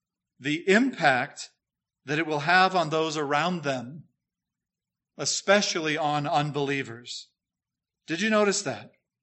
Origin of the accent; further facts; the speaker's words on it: California, United States; We're from Southern California. We know it well.